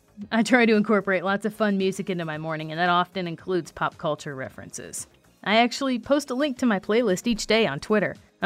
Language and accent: English; Kentucky, United States; I'm originally from Kentucky, which explains the accent in those old recordings.